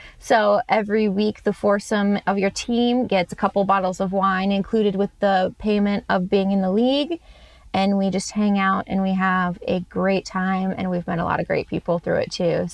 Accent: Georgia, United States; moved away; also born or lived in Illinois; Oh, I grew up in the South. I was born in Georgia. So, I mean, it's very predominant down there, especially when I was growing up.

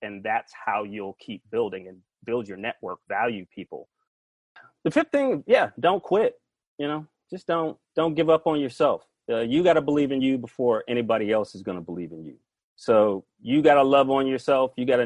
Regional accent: Atlanta, Georgia, United States; now in California, United States; I am from Atlanta, Georgia. I'm a Southern gentleman that has come out to the wild, wild west.

